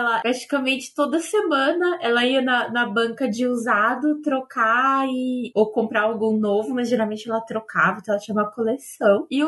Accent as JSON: {"language": "Portuguese", "town": "Osasco", "region": "São Paulo", "country": "Brazil", "said": "Eu sou de Osasco, que é uma cidade pertinho aqui da capital de São Paulo. É uma cidade bem periférica"}